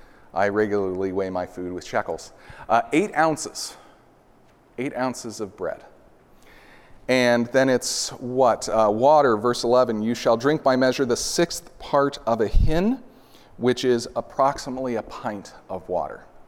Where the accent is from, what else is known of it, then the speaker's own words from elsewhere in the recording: Nebraska, United States; I grew up in Nebraska, and so I am well-versed in the ability to go out like a pioneer and find what we would call cow pies